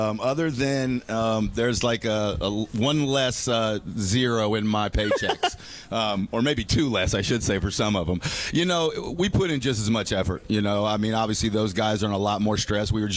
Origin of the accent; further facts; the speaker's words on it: Florida, United States; also born or lived in Georgia; I'm originally from Florida.